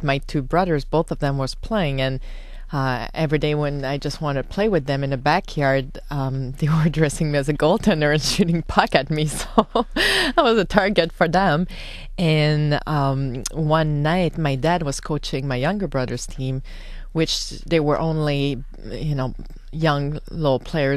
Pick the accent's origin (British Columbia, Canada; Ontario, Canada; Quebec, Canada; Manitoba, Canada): Quebec, Canada; Lac Beauport; I grew up in Lac Beauport, where most of the people were doing alpine skiing because I was in the mountains.